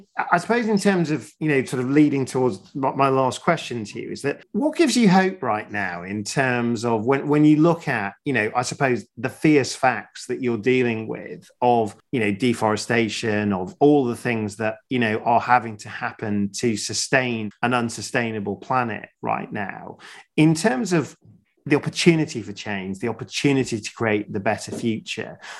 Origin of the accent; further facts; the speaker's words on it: Sheffield, Yorkshire and the Humber, United Kingdom; I spent my teens in the 80s. I grew up in Sheffield.